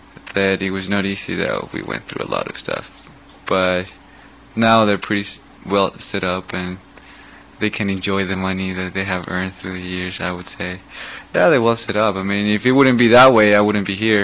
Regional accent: Santiago, Santiago Metropolitan Region, Chile; born there; English is a second language; I was born in Santiago, Chile, which is a very beautiful place, but full of cars and smog, but doesn't matter. I started learning English when I was 4 in some sort of bilingual school that was there.

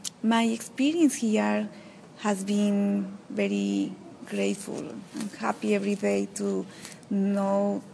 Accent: Colombia; born there; English is a second language; moved away as an adult; I was born in Colombia, a beautiful country, and my mother, she was living here from 30 years ago, so I decided to change my place, my country, with my family also.

